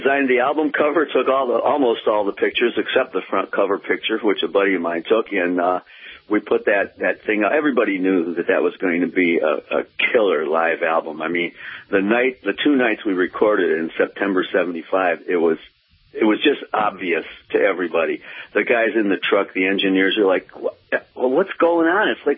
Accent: Detroit, Michigan, United States; I am. I'm born and raised in Detroit, and I'm still here.

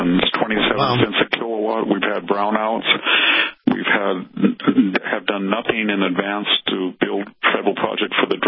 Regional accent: Fresno, California, United States; they're being bused to places like my hometown in Fresno.

